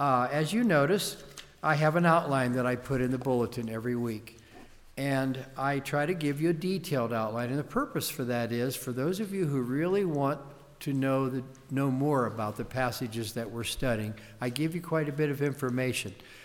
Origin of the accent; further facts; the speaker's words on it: Pittsburgh, Pennsylvania, United States; also born or lived in Buffalo; Well, I lived in Buffalo for 10 years, but that's not my hometown. My hometown is Pittsburgh.